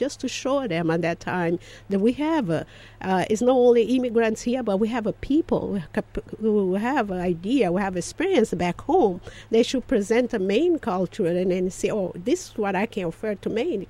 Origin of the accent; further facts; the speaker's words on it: Cape Verde; English is a second language; also born or lived in Guinea; now in United States; because I born in Guinea, but I get all my cultures from Cape Verde. I grew up in Cape Verde all my life until now.